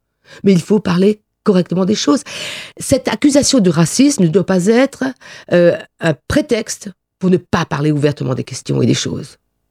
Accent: France; Moi, je suis française.

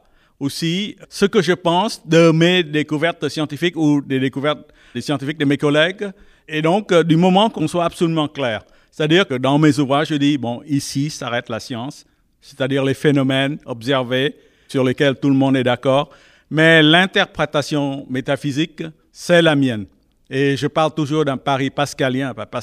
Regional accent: Vietnam; French is a second language; jamais connu l'impression de paix dans mon pays quand j'ai grandi. Vous savez, c'est la première fois que je suis sorti du Vietnam, c'était en Suisse.

